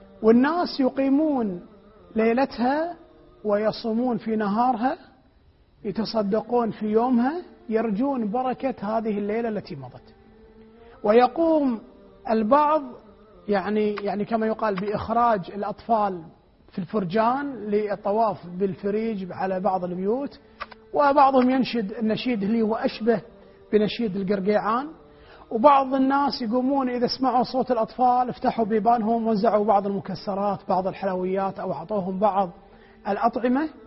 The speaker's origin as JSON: {"language": "Arabic", "country": "Kuwait", "said": "عندنا في الكويت كلمة تسمى ناصفوه. ناصفوه هي الكلمة الشعبية الكويتية"}